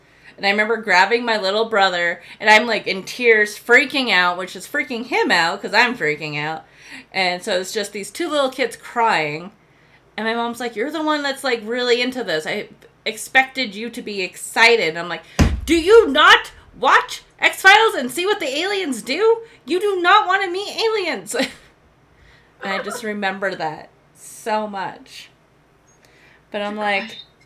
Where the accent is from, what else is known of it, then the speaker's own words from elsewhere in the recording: Colorado, United States; Yeah, I'm from Colorado. We don't have a whole lot of that.